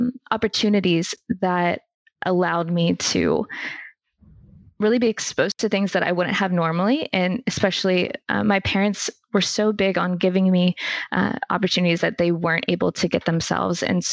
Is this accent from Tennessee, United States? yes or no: no; Texas, United States; I grew up in Texas primarily.